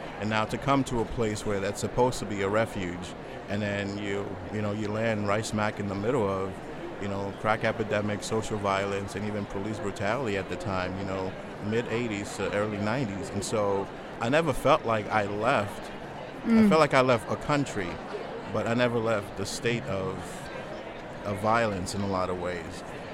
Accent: New York City, New York, United States; But the other part of it was growing up in Queens, New York. Like there was a lot of drama

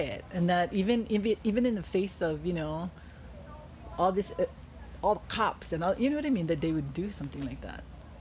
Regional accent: Maui, Hawaii, United States; And I'm from Maui. I mean, my first semester in, you know, Honolulu.

